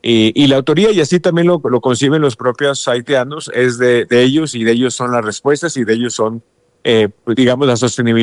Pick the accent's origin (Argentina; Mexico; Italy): Mexico; Yo soy diplomático mexicano formado en el Servicio Exterior Mexicano